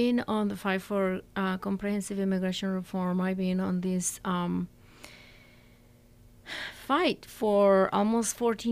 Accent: Mexico; I think in regards to Mexico, I'm from Mexico

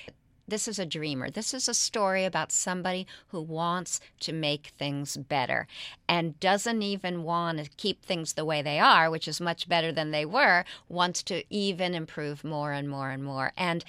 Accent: United Kingdom; I'm British, and I could listen to it all day.

